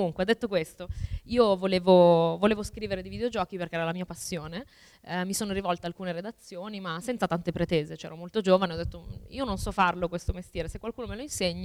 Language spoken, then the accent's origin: Italian; Albania; Figurati se gli avessi detto sono albanese, addirittura.